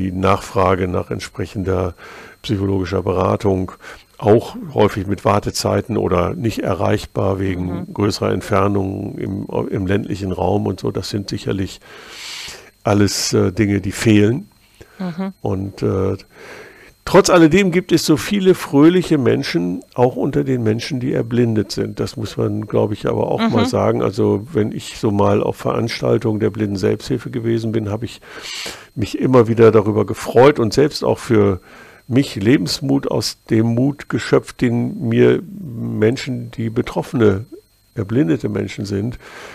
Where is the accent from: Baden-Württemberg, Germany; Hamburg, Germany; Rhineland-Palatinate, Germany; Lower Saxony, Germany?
Hamburg, Germany; born there; grüßen Sie bitte meine Geburtsstadt Hamburg ganz herzlich.